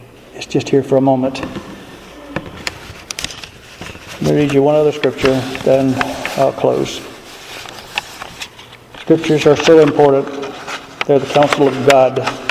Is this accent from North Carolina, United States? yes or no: no; Georgia, United States; I could get lost in southern Georgia, that right near my hometown. It's changed. Old friends are not there.